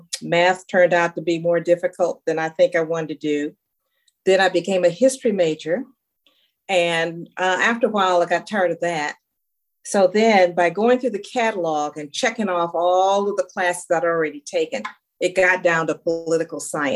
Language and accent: English; Los Angeles, California, United States; South Central Los Angeles.